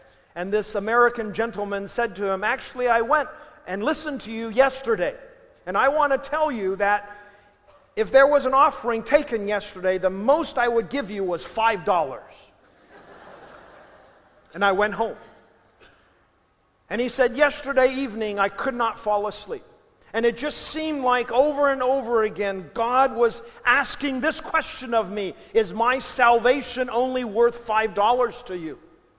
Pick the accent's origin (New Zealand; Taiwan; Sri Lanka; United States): Taiwan; my family to be able to speak Hokkien way, or I should say Taiwan way, because I was born and raised in Taiwan.